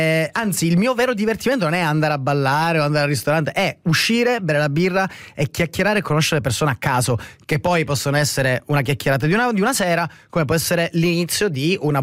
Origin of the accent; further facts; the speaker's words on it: Sicily, Italy; io ho vissuto a Caltanissetta e Catania prima di venire ad andare a Milano. È ovvio che torno nella regione dove sono nato e cresciuto